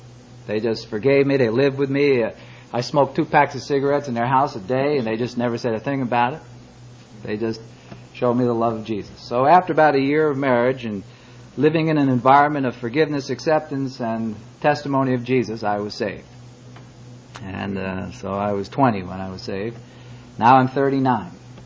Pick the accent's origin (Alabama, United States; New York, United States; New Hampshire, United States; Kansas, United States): New York, United States; Long Island; I come from Long Island, not to be confused with Rhode Island. And I'm glad to be here. I grew up in a rather unusual family.